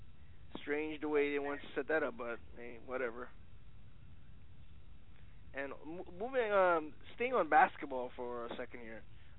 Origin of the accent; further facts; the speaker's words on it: Brooklyn, New York, United States; Hey, although I live in Brooklyn and I've been born and raised in Brooklyn, I'm going to be a Knicks fan because, come on.